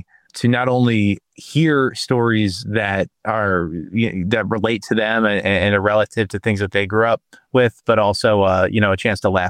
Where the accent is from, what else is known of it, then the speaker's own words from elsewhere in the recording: Pennsylvania, United States; So I was born and raised in Delaware County myself. I can say over the years, I've personally developed a sense of Delaware County pride.